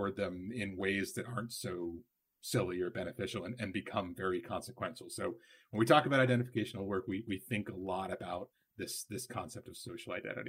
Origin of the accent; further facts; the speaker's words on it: United States; So I'm, you know, a white man, I'm American, if you've probably gathered from my accent.